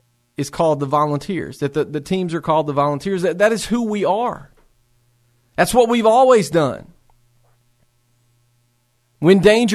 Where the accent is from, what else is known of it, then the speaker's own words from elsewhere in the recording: Tennessee, United States; moved away as an adult; now in Knoxville, United States; I'm a transplant to the Knoxville, to East Tennessee. But growing up in Middle Tennessee, every single summer, we went to vacation in Gatlinburg.